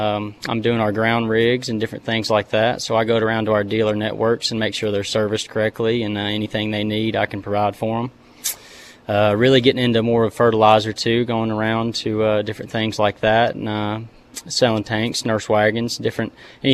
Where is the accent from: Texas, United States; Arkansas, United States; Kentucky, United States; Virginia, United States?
Kentucky, United States; Guthrie; So I grew up in Guthrie, Kentucky, small little town just east of here, I guess. And I grew up in the ag industry.